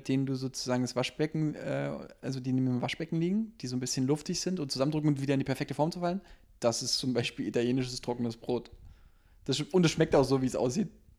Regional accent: East Germany, Germany; Ich stehe auf Ostsemmeln. Ey, ich bin Ossi, Mann.

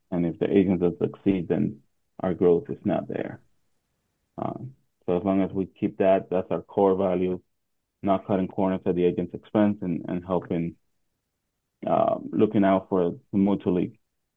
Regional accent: Dominican Republic; I grew up in the Dominican Republic. So I grew up on the street just playing basketball, playing baseball.

